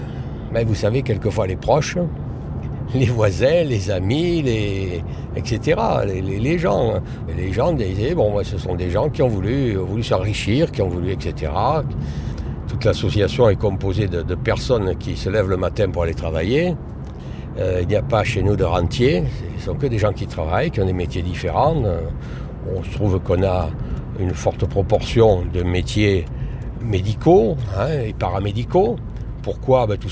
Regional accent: Le Thor, Provence-Alpes-Côte d'Azur, France; born there; Je suis né au Thor, il y a un certain nombre de décennies, on va dire comme ça. Et puis, j'ai pas mal navigué un petit peu dans toute la France pour les besoins du métier, quoi.

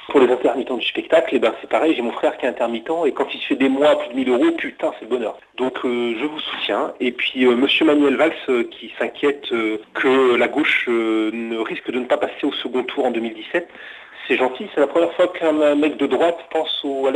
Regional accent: France; Moi, je suis français

